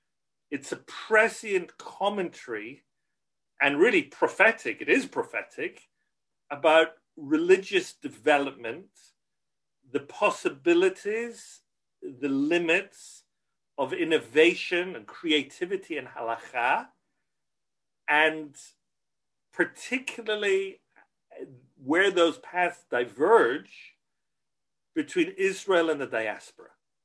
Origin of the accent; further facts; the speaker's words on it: Scotland, United Kingdom; I come from Scotland, where there is not a huge, it's a small, but not a huge religious community. I didn't grow up in a strictly religious background.